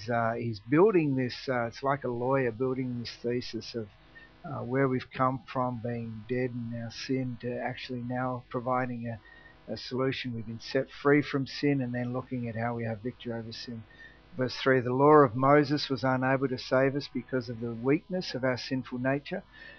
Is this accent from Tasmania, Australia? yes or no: yes; Tasmania, Australia; I grew up in the Open Brethren Assemblies in Tassie.